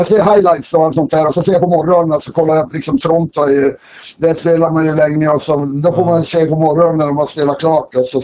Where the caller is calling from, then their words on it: Stockholm, Stockholm County, Sweden; Nej, jag är hemma i Stockholm.